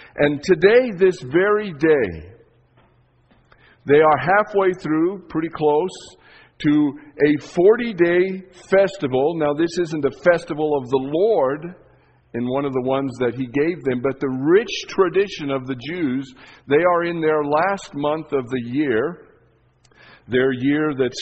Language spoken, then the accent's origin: English; Leadville, Colorado, United States; In my hometown in Leadville, I was fourth generation, I think.